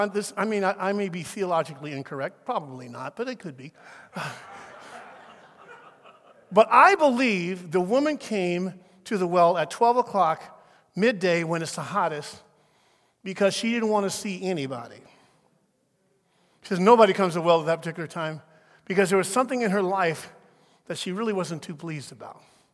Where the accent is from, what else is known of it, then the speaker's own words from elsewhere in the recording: Portland, United States; I remember growing up in Portland, we lived, our family was African American.